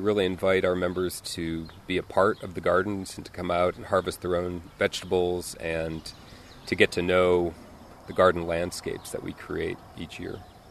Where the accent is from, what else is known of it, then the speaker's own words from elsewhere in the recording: Stevens Point, Wisconsin, United States; now in Macomb, United States; from Macomb, Illinois. I grew up in Stevens Point, Wisconsin. I'm a suburban kid.